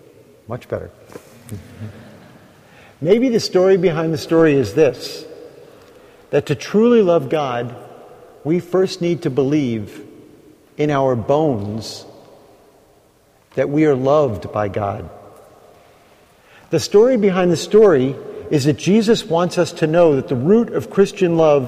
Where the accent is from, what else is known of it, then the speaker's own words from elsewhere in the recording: Queens, New York, United States; I grew up in Queens, no more than 500 yards from that exact spot.